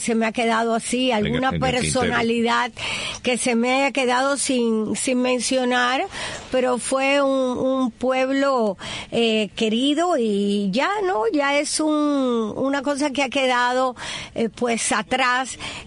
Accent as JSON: {"language": "Spanish", "country": "Cuba", "tie": "born or raised there", "said": "Pero es era un pueblo, Cuba se interesaba mucho por la cultura, y mi pueblo era uno de ellos."}